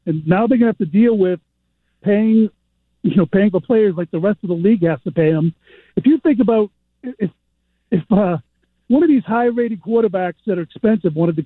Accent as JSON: {"language": "English", "town": "Hudson", "country": "United States", "lives_now": "Tampa, United States", "said": "I'm from Hudson originally. I used to play some hoops together, if you remember, but live in Tampa now."}